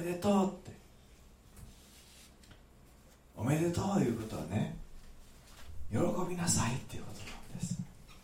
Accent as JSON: {"language": "Japanese", "region": "Kansai", "country": "Japan", "accent": "Kansai dialect", "said": "でも僕が喋ると関西弁になってね"}